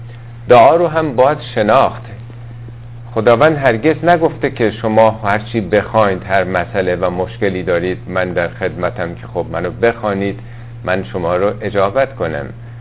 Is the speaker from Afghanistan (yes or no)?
no; Iran; چون ما هم ایرانی هستیم و زبان عربی برامون یه مقداری دشوار هست